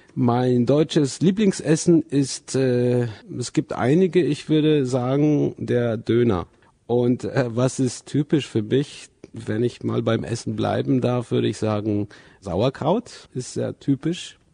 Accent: Santiago, Santiago Metropolitan Region, Chile; German is a second language; komme aus Santiago. Das ist die Hauptstadt von Chile. Ich bin geboren im Jahr 1966

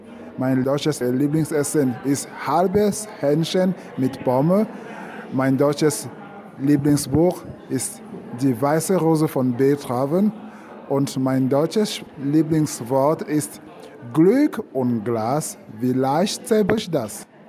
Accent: Bafoussam, West, Cameroon; Ich komme aus Bafoussam in Westkamerun. Ich bin am 16. Dezember 1972 geboren.

